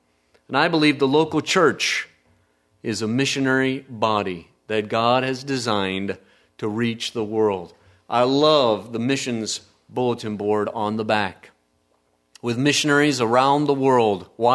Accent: Indiana, United States; I grew up in Indiana. Everybody plays basketball in Indiana. We play basketball in Indiana.

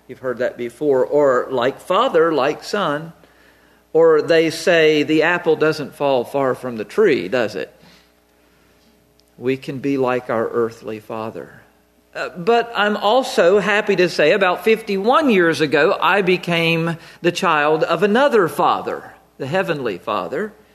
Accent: North Carolina, United States; born there; I was born in Alamance Hospital in North Carolina.

